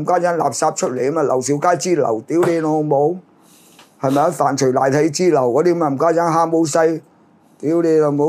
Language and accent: Cantonese; China; 我哋作为中国人咧系有责任